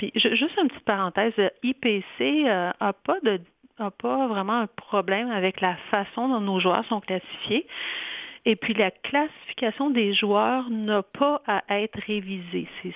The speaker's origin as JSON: {"language": "French", "region": "Quebec", "country": "Canada", "said": "Au Canada, je suis du Québec."}